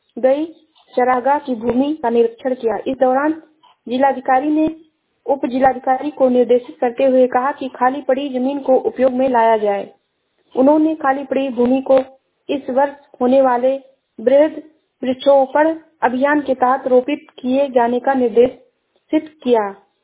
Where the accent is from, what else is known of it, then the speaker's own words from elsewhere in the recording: Shravasti, Uttar Pradesh, India; मैं जिला श्रावस्ती से हूँ।